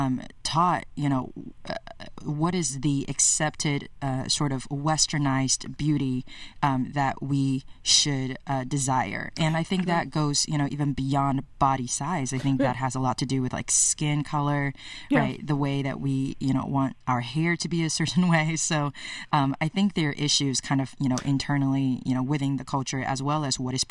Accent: United States; obviously, you know, I'm Asian American, I'm Chinese, and I'm, you know, thinking about this from that lens.

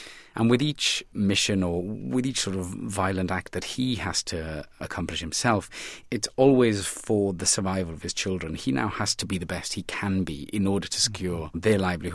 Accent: Wales, United Kingdom; As children growing up in Wales, we would go out into very wet, rain-trodden fields and play American cowboys

